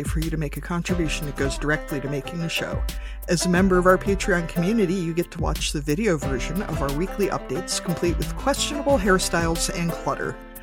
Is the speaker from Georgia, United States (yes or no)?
no; Iowa, United States; I mean, I'm from Iowa. Like, we have to make fun of Kansas.